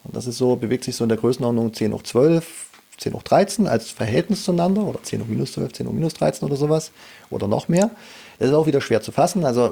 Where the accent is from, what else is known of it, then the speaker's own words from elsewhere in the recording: Jena, Thuringia, Germany; Also ich meine, ich komme ursprünglich aus Jena. Da ist klar, dass man Optik mit der Muttermilch ein bisschen mit aufsaugt.